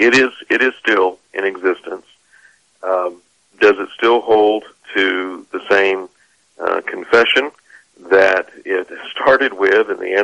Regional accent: Georgia, United States; was planted in the state of Georgia, my home state

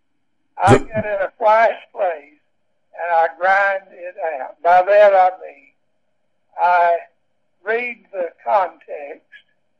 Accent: the South, United States; advantages to having been reared in the South, where we don't speak as quickly as you Pennsylvania folks.

